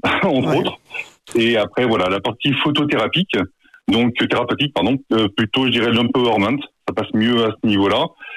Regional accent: Limoges, Nouvelle-Aquitaine, France; Non, je suis de Limoges, mais je me suis expatrié quelques temps.

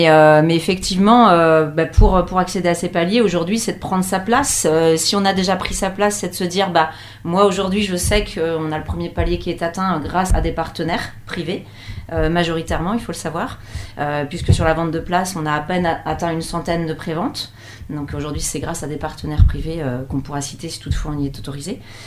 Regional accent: Nantes, Pays de la Loire, France; une artiste française nantaise aussi, puisqu'on vient de Nantes.

